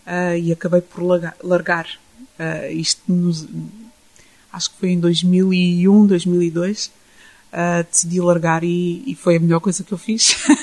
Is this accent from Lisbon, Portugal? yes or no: yes; Lisbon, Portugal; born there; mas eu nasci em Lisboa, eu também não podia ser totalmente purista